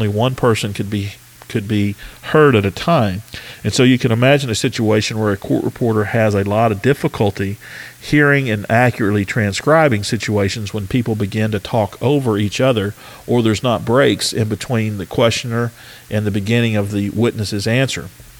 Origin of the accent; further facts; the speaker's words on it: Texas, United States; we now have a handful of courts in my home state of Texas